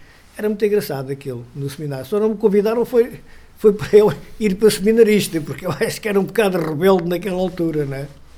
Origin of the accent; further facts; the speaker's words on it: Beja, Portugal; born there; moved away; Meti na mala que trazia um azulejo que eu tenho com o emblema da cidade de Beja. Eu trouxe esse azulejo com o emblema da cidade onde eu nasci.